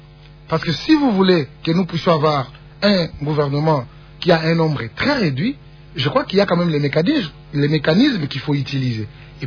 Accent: DR Congo; nous, en tant que Congolais, nous devons comprendre

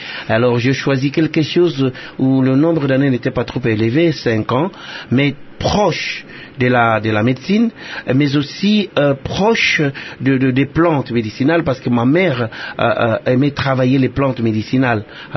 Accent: Kangou, Kongo Central, DR Congo; Eh bien, je suis né à Kangou, dans le bas-fleuve

